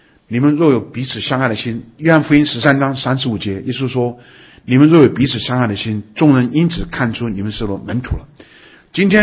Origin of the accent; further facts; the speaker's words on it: Shanghai, China; 我们上海人讲哪里都你知孩子嘎好